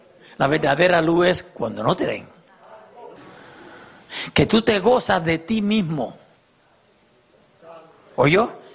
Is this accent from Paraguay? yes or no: no; Puerto Rico; Entonces, yo tengo, no es una mansión, pero es una casa en mi país.